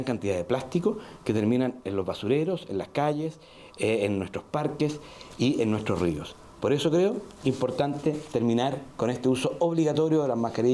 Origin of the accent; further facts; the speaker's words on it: Maule, Chile; Yo soy del Maule, ha crecido en un 57%.